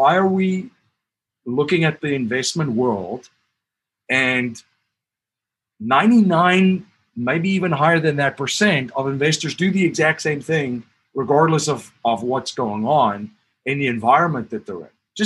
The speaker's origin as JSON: {"language": "English", "town": "Cape Town", "region": "Western Cape", "country": "South Africa", "tie": "born or raised there", "also_born_or_lived": "Stellenbosch", "said": "if you live in where I grew up in Cape Town and Stellenbosch in the wintertime"}